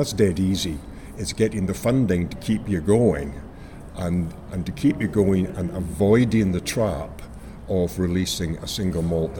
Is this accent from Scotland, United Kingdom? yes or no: yes; Invergordon, Scotland, United Kingdom; I was born and brought up in the Highlands in Invergordon